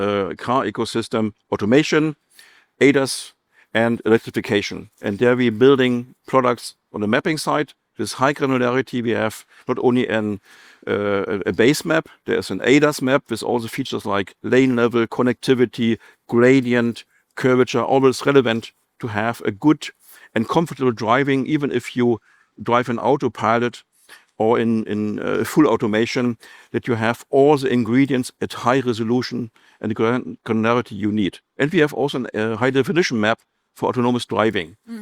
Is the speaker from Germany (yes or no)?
yes; Berlin, Germany; My favorite city is still Berlin, my hometown.